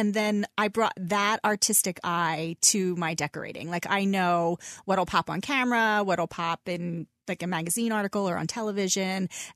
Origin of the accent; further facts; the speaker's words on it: Washington Crossing, Pennsylvania, United States; I grew up in Washington Crossing